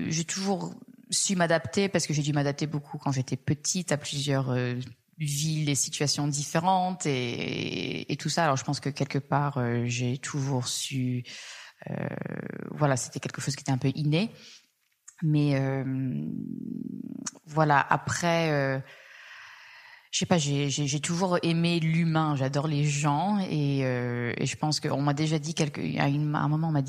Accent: Saint-Germain-en-Laye, Île-de-France, France; born there; also born or lived in London, United Kingdom; je suis née en France, à Saint-Germain-en-Laye. Et j'ai pas mal déménagé quand j'étais petite.

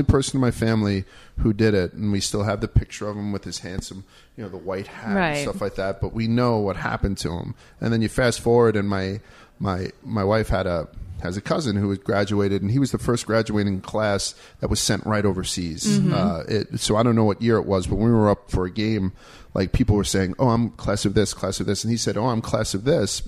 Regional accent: New York, United States; I'm a New Yorker.

